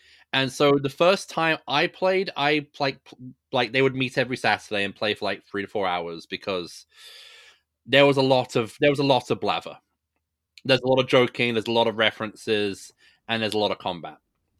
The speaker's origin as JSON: {"language": "English", "town": "Brighton", "region": "South East England", "country": "United Kingdom", "said": "I'm from Brighton."}